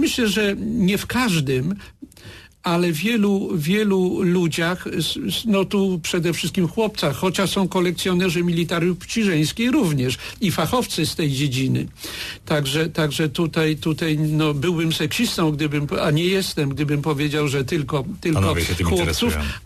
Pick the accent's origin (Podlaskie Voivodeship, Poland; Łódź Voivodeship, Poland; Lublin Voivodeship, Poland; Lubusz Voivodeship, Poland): Lubusz Voivodeship, Poland; Zielona Góra; ja się urodziłem w Zielonej Górze tuż po czasie, kiedy Zielona Góra stała się polskim miastem